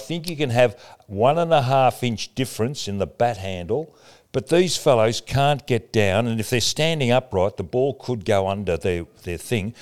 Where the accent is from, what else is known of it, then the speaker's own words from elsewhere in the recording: Box Hill, Victoria, Australia; I came from Box Hill.